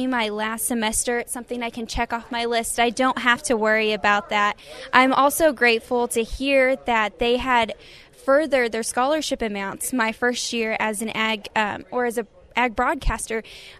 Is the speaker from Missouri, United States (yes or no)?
yes; Lamar, Missouri, United States; I am from Lamar, Missouri, which is in the very southwest corner of the state. I'm currently a senior at Missouri State University.